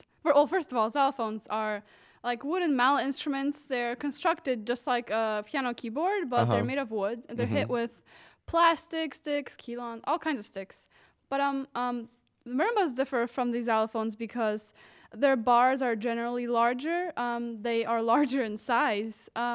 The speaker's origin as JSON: {"language": "English", "town": "Białystok", "region": "Podlaskie Voivodeship", "country": "Poland", "tie": "born or raised there", "second_language": "English", "said": "the website of Jagiellonia, which is Białystok, my hometown, it's soccer team"}